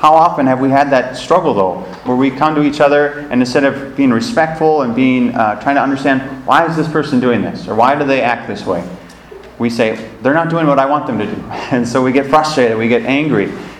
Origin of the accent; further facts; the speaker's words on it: Lindstrom, Minnesota, United States; So I grew up in Lindstrom, Minnesota. It's a little town. Maybe you've never heard of it.